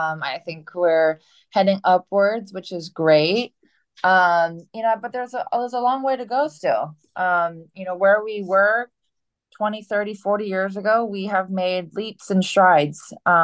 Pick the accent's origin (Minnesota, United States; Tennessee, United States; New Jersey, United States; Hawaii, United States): Hawaii, United States; You know, I think that growing up in Hawaii gave me a really unique set of experiences.